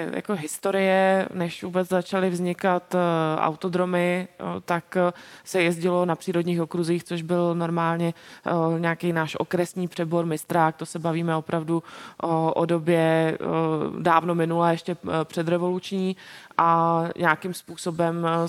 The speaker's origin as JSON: {"language": "Czech", "town": "Brno", "region": "South Moravian Region", "country": "Czechia", "said": "já jsem původem z Brna, tak takže jsem měla celkem blízko na brněnský okruh"}